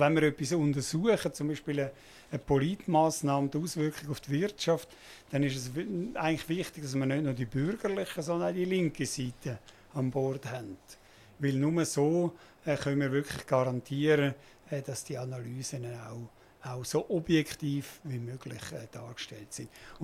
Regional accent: Switzerland; als Schweizer

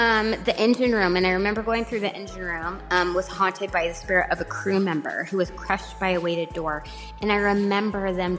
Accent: California, United States; So fun. Okay, so since I'm from the Bay Area, this is something I would do often.

